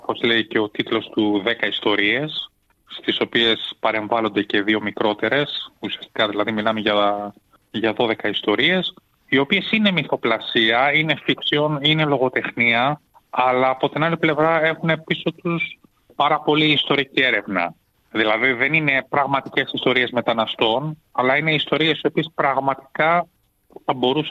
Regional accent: Athens, Attica, Greece; born there; Επέστρεψαν στην Ελλάδα το 1972 και ένα χρόνο μετά γεννήθηκα εγώ εδώ στην Αθήνα.

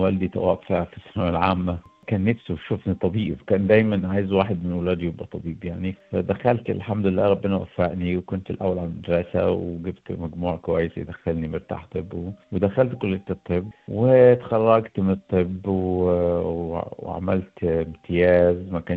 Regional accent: Sharqia Governorate, Egypt; born there; أنا مصري، كنت مولود في أسرة مصرية، محافظة في مصر اسمها محافظة الشرقية.

